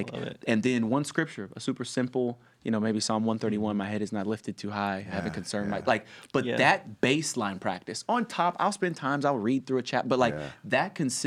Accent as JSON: {"language": "English", "town": "Bowling Green", "region": "Kentucky", "country": "United States", "said": "I'm from Bowling Green, Kentucky."}